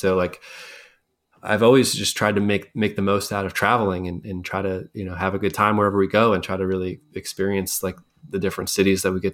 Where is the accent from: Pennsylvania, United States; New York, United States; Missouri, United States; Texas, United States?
Pennsylvania, United States; Scranton; I grew up in Scranton. Once a year, I would go to the Jersey Shore.